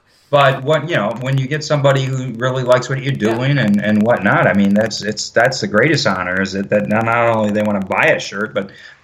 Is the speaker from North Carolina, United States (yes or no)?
no; Detroit, Michigan, United States; But looking forward to doing Motor City, which is my hometown.